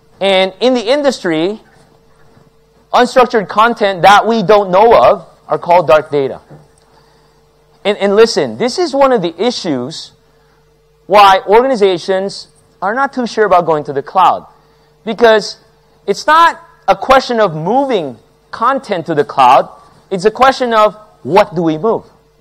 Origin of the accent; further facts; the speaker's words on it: Manila, Metro Manila, Philippines; now in United States; I'm originally from Manila, Philippines, and when I started working in the U.S.